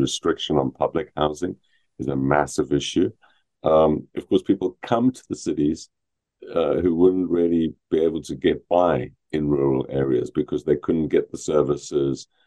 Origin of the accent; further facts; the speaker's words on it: Oxford, South East England, United Kingdom; but you see it in my hometown, Oxford, people sleeping on the streets.